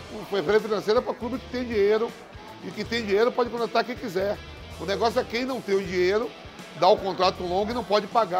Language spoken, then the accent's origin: Portuguese; Northeast Region, Brazil; Essa é uma festa junina, nós como nordestinos adoramos.